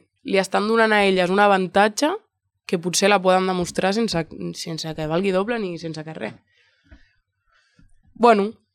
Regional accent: Castellar del Vallès, Catalonia, Spain; Jo he vingut aquí perquè sóc de castellà, jo sóc de castellà

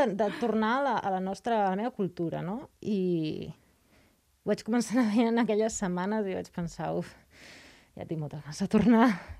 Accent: Badalona, Catalonia, Spain; also born or lived in London, United Kingdom; Vaig créixer a Badalona, vaig viure a Londres, i de cop el canvi aquest em feia com molta il·lusió.

